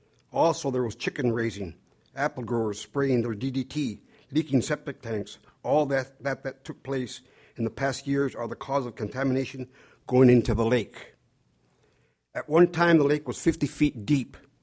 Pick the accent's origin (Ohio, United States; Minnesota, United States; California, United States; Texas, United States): California, United States; Watsonville; born there; I was born here in Watsonville, Massachusetts, go back 8,000, 10,000 years. I'm a direct descendant of the people, first people who walked these lands.